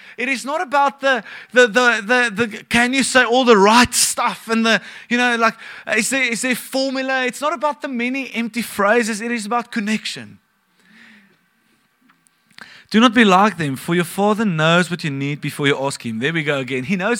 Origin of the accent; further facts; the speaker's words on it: Bloemfontein, Free State, South Africa; I grew up in Bloemfontein, and they say that you can see your dog run away for 3 days because it's so flat.